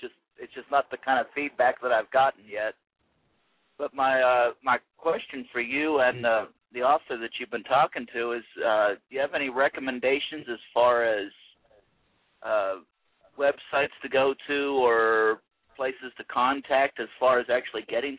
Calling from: Oklahoma, United States; I'm calling from Oklahoma.

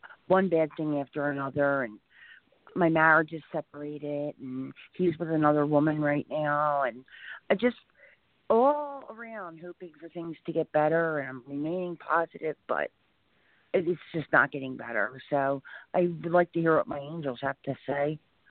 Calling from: Philadelphia, Pennsylvania, United States; I'm calling from Philadelphia. It's my first time getting through.

